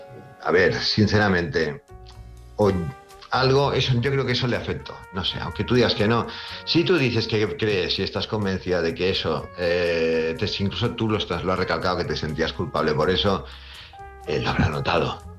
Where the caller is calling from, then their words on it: Palma, Balearic Islands, Spain; de Palma, Mallorca